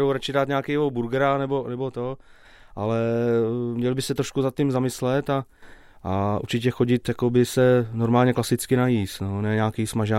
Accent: Pomezí, Pardubice Region, Czechia; now in Bystré, Czechia; Moje rodné město, já pocházím z Pomezí, jestli někdo zná u Poličky, a jinak teďka bydlím v Bystrým u Poličky

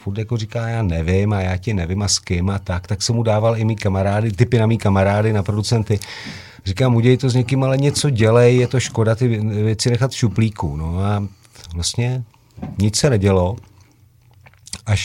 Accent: Brno, South Moravian Region, Czechia; zůstal jsem ve Vinohradu, protože jsem Moravák, takže pocházím z Vinohradu.

